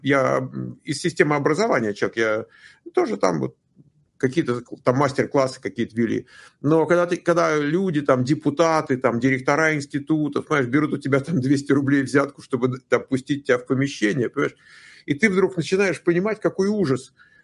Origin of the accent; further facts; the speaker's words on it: Moscow, Russia; moved away; Я родился в Москве, вырос, учился в хорошей физмат-школе.